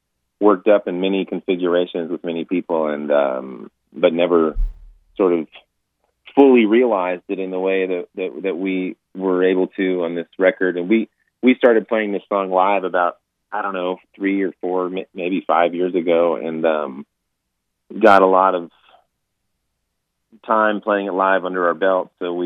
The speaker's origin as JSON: {"language": "English", "town": "El Paso", "region": "Texas", "country": "United States", "tie": "born or raised there", "said": "And El Paso is, you know, I haven't lived there in many years, but I grew up there, and I still call it my hometo"}